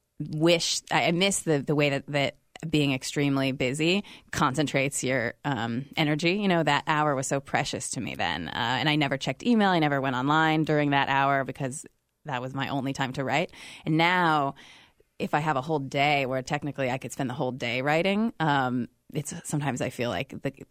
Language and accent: English; California, United States; because it's set right where I grew up in California.